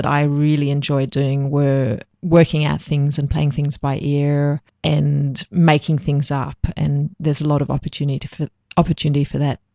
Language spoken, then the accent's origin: English; Australia; also born or lived in South Africa; I'm actually South African born, and right. You probably detect that because I said instead of I'm South African born, I said I'm actually South African born. It's a very South African thing to say. Oh. But I came here when I was 3.5, so pretty much most of my life in Australia.